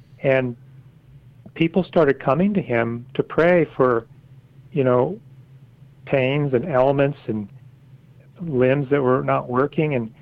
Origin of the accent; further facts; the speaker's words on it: Wichita, Kansas, United States; So I grew up in Wichita, Kansas. I'm about 46 years old and been a priest for 15 years.